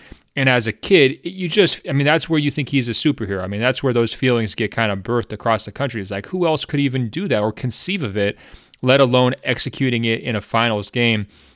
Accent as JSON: {"language": "English", "town": "Beaverton", "region": "Oregon", "country": "United States", "tie": "born or raised there", "said": "I grew up in Beaverton, Oregon, which is like home to Nike."}